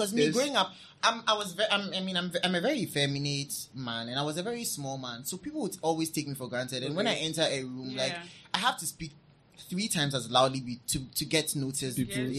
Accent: Ghana; I'm the only black individual and I'm from Africa. And sometimes, one time I heard somebody saying that, somebody overheard somebody saying that, oh, he doesn't know anything, obviously, because he's from Ghana.

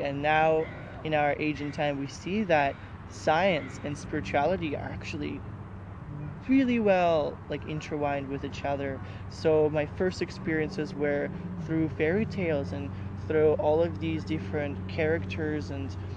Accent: Russia; growing up in Russia

